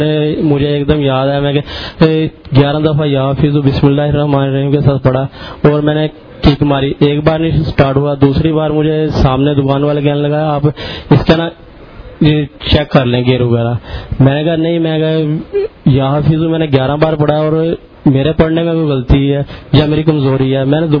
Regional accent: Sargodha, Punjab, Pakistan; میں سرگودا سے آیا ہوں.

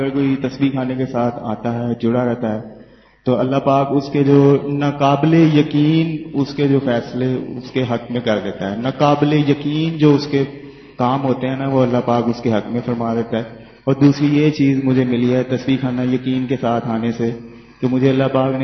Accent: Lahore, Punjab, Pakistan; میں لاہور سے ہوں.

